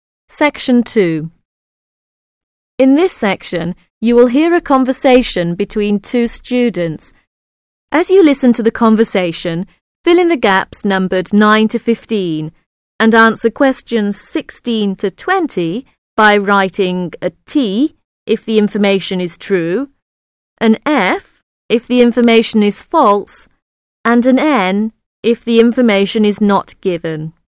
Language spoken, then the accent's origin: English; South Korea; English is a second language; now in Canada; No, I come from Korea.